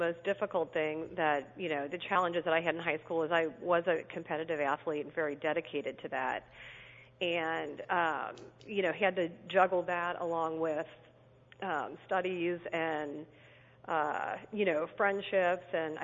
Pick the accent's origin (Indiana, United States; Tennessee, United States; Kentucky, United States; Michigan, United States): Kentucky, United States; Fort Mitchell; I grew up in Fort Mitchell, Kentucky, and that's a suburb of Cincinnati, so right along the Kentucky-Ohio border.